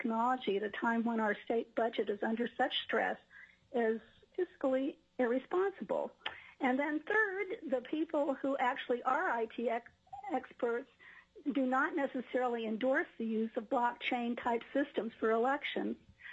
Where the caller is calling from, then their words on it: Fairbanks, Alaska, United States; I'm testifying from Fairbanks.